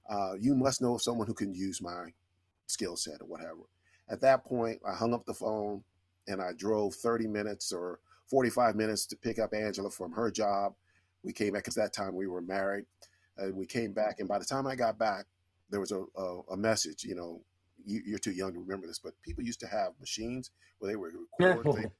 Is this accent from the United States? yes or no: yes; California, United States; So I'm from California and I thought I'd never leave California. Now I don't think I'll ever go back.